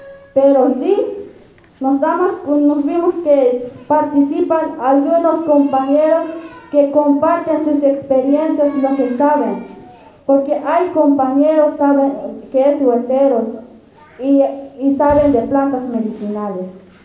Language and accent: Spanish; Oventic, Chiapas, Mexico; vengo del Caracol 2 de Oventic, zona Altos de Chiapas.